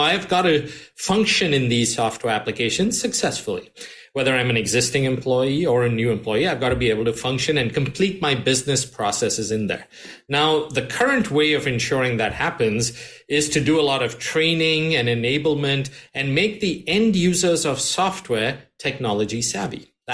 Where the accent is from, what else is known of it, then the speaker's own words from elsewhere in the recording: Mumbai, Maharashtra, India; And I grew up in Bombay in India.